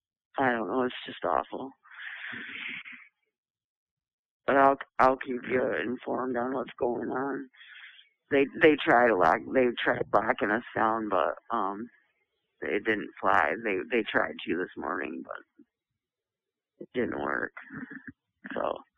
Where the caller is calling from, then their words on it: Michigan, United States; I'm calling from Women's Huron Valley.